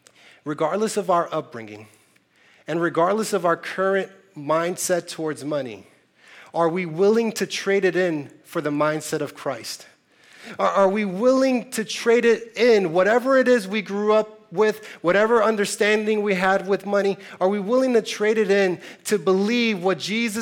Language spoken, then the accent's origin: English; Newark, New Jersey, United States; I grew up in Newark, New Jersey, in low-income housing projects. We grew up on welfare